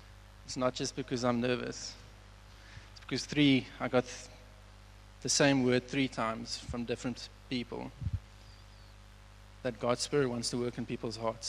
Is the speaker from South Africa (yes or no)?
yes; Somerset West, Western Cape, South Africa; I grew up in Somerset West my whole life.